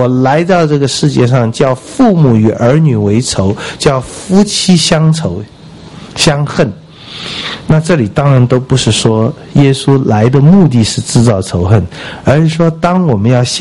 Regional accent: China; 我们中国人翻译的很有意思，我们中国人也有人反对这个翻译

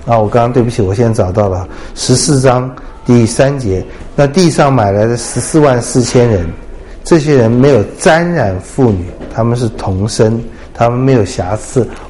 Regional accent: China; 我们中国人还有的时候孝子替父亲洗身啊，穿衣服啊

